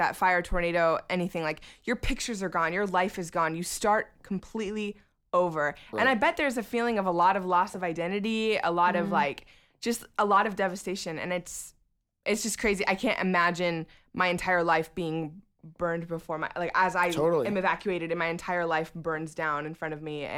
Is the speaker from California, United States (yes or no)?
yes; California, United States; Well, I'm from Southern California, so I've definitely been a part of, you know, fire life, if you will. Like, Simi Valley area, like, there's lots of fires back through there.